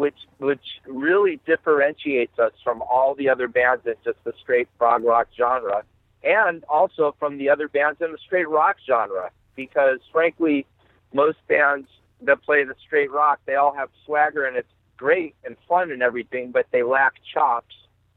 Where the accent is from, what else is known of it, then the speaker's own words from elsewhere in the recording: Santa Cruz, California, United States; he is from my hometown of Santa Cruz, California.